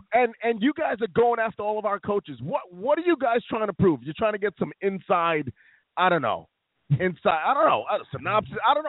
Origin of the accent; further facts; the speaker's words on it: New York, United States; You know, I hate everything Philadelphia. I'm a New Yorker.